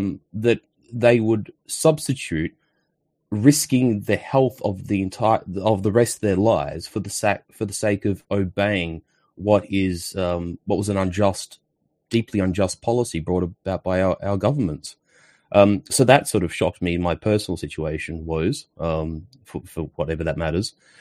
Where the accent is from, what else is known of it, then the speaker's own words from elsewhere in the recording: Australia; even though I'm obviously Australian, I obviously discuss my Italian heritage as well